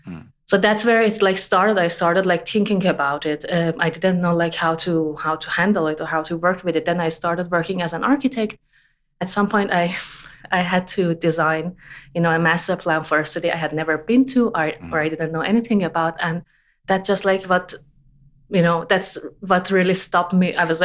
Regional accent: Tehran, Tehran Province, Iran; I mean, I grew up in Tehran.

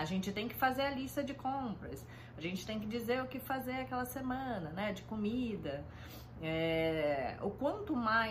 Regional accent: Rio de Janeiro, Brazil; now in São Paulo, Brazil; Eu sou carioca, né? O sotaque logo logo vai me entregar, mas moro há 20 anos em São Paulo.

